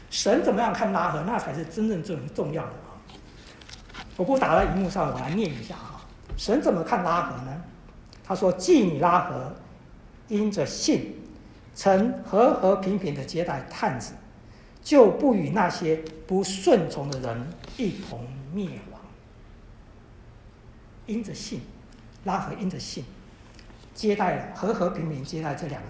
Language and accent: Chinese; China; 我们中国人很讲究爱国啊